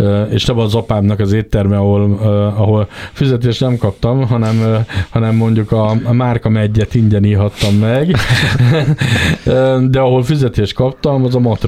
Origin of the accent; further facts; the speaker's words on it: Somogy, Hungary; a Balatonon nőttem föl, tehát egy éves koromban költöztünk a szüleimmel a Balaton mellé, és azóta ott élek.